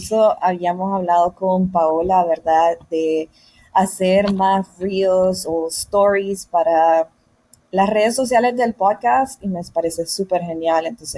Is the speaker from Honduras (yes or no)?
yes; Roatán, Bay Islands, Honduras; yo soy de Roatán, aquí no tenemos tanta presencia como en México